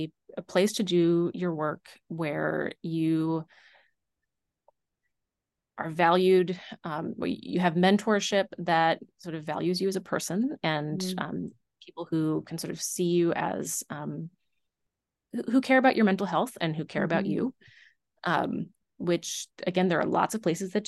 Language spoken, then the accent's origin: English; New York, United States; also born or lived in Boston; Like I said, I'm from New York originally. I went to grad school in Boston. I was not sure how I was going to feel about the Midwest.